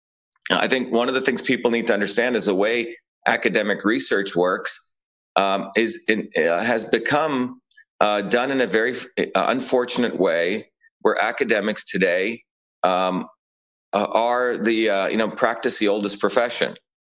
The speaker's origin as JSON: {"language": "English", "region": "New Jersey", "country": "United States", "tie": "born or raised there", "also_born_or_lived": "India", "said": "whether it was India as a kid or whether, you know, it was later when I grew up in New Jersey."}